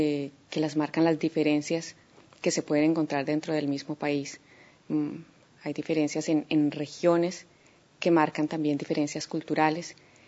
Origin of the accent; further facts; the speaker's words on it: Colombia; Bueno, yo vengo de Colombia, que es un país que está al norte de Sudamérica, en la esquina noroccidental de Sudamérica.